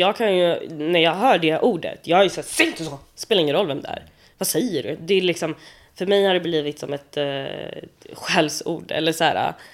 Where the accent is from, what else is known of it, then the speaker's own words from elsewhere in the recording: Sweden; born there; jag är ju född i Sverige. Bara för att mina föräldrar inte pratade svenska när de kom hit. Så till exempel när de hämtade mig, min mamma kunde prata spanska.